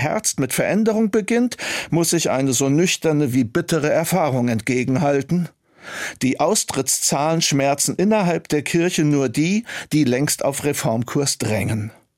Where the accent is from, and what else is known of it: Germany